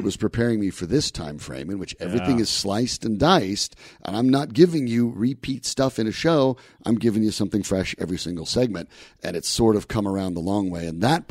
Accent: Colorado, United States; You know, I'm born and raised in Colorado, and this is a special state.

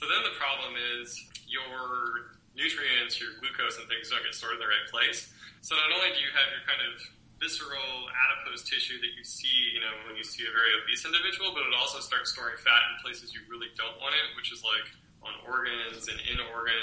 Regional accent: Colorado, United States; also born or lived in Michigan; now in Washington, United States; I'm originally from Colorado, did my postdoc in Michigan, and now I'm in Washington

